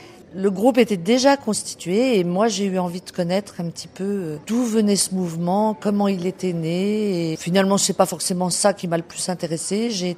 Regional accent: Vichy, Auvergne-Rhône-Alpes, France; je viens de Vichy

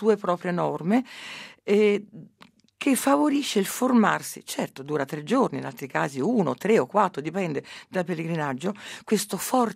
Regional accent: Rome, Lazio, Italy; sono di Roma, sono romana, c'è anche noi, perché noi siamo cattolici romani.

